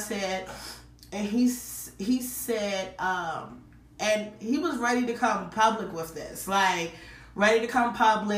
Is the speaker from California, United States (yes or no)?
no; Baltimore, Maryland, United States; So you know, I'm from Baltimore, Maryland.